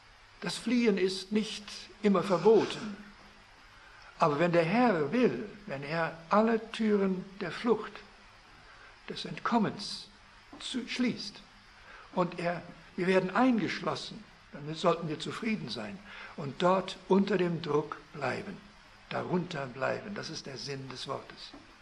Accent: Canada; ich bin in Kanada aufgewachsen, aber meine Muttersprache ist Deutsch

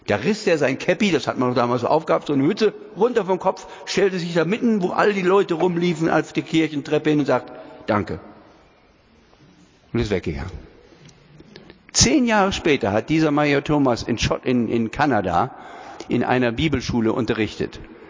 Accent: Aurich, Lower Saxony, Germany; ich bin ja in Aurich groß geworden.

